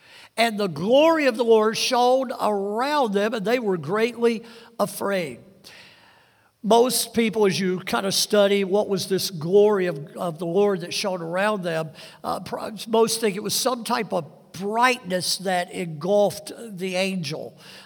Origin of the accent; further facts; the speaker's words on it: the South, United States; I grew up in the South, of course, and where I grew up, there were a lot of chicken farms.